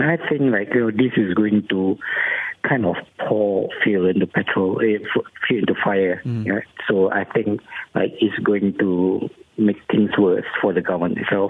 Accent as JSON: {"language": "English", "region": "Penang", "country": "Malaysia", "tie": "born or raised there", "said": "I just arrived in Penang, my hometown of Penang."}